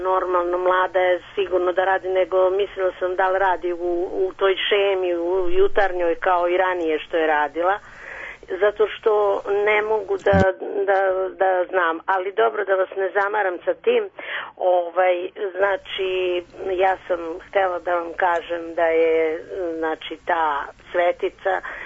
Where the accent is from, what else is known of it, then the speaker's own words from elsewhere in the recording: Zaječar, Southern and Eastern Serbia, Serbia; onda mi se čini da je moj zavičaj, jer sam imala nekog psa u komšiluku i tako, ovaj, malo da vam dočaram. Eto, Zaječar